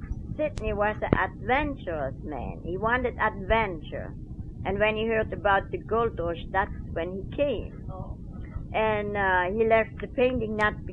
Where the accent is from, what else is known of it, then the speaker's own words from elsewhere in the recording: Colmar, Grand Est, France; English is a second language; moved away; And when I got to Colmar, where's my hometown, I said to the taxi man